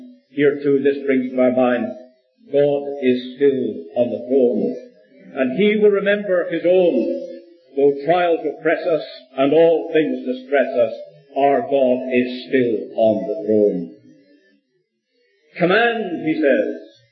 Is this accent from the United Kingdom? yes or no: yes; Northern Ireland, United Kingdom; When I was brought up in the North of Ireland, we used to sing a little chorus